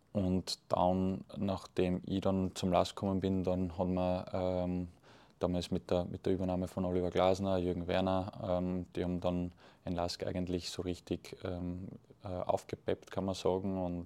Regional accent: Eferding, Upper Austria, Austria; also born or lived in Christkirchen; ich bin in Christkirchen geboren in Oberösterreich, bin dann in Eferding aufgewachsen

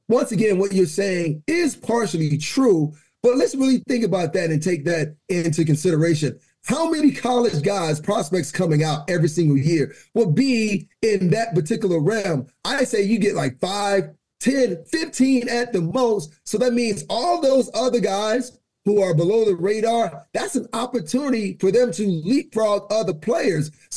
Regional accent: Miami, Florida, United States; Where I come from, where I grew up in Miami, the saying was, don't talk about it, be about it.

